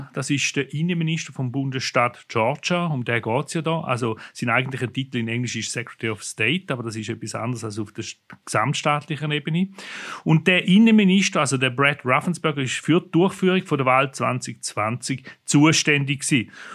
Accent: Thurgau, Switzerland; Vom Kanton Thurgau, wo ich ja ursprünglich herkomme, wenn man unschwer gehört an meinem Dialekt.

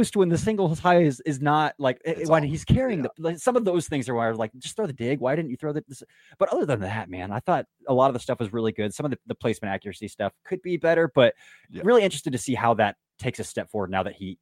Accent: Ohio, United States; I'm from Ohio. So I watched a lot of Terrell Pryor growing up

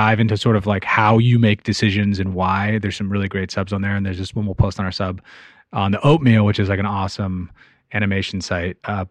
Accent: San Francisco, California, United States; Like I'm from San Francisco

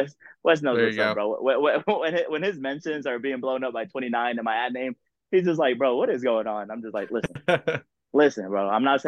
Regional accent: Dallas, Texas, United States; So bro, growing up, I grew up in Dallas, playing soccer, bro.

